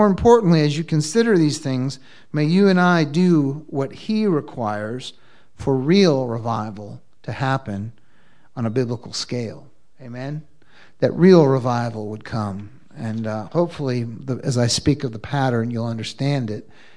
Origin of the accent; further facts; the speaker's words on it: the North, United States; moved away as an adult; now in South, United States; so when I moved to the South, 20 years ago, I discovered something new to me. It's called church revival. I come from the North, so they don't have church revivals in the North, okay?